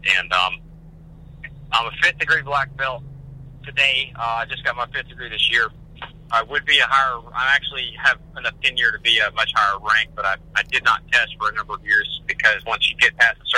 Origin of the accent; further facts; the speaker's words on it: Georgia, United States; I grew up in Monroe County, Georgia. That's a rural community. That's all there was.